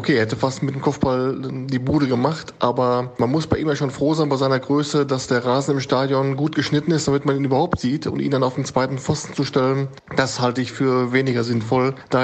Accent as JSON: {"language": "German", "region": "North Rhine-Westphalia", "country": "Germany", "said": "Als Westfale ist es ja auswärts nicht mal ganz so einfach gewesen."}